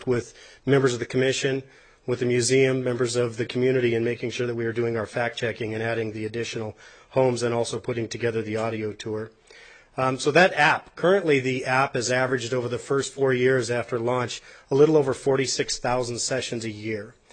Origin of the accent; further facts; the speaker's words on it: Carson City, Nevada, United States; I'm born and raised in Carson City, and there's … that certainly wouldn't let that happen with me